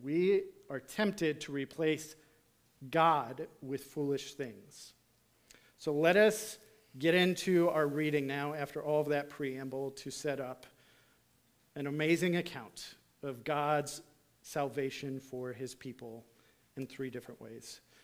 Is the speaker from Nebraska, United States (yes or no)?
no; Illinois, United States; now in Philadelphia, United States; If you don't know me, I'm originally from Illinois, so I like the Cubs.